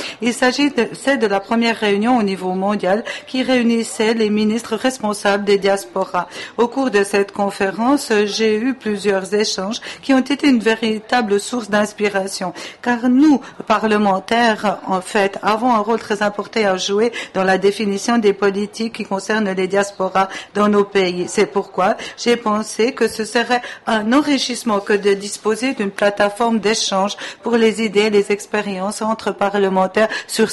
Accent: Italy; En tant qu'Italien, je sais très bien que les communautés de la diaspora

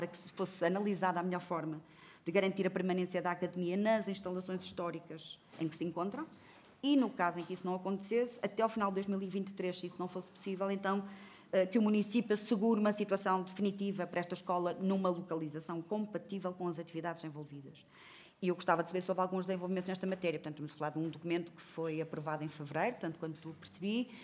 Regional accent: Porto, Portugal; nós, no Porto, eu que sou do Porto, também nos lembramos sempre

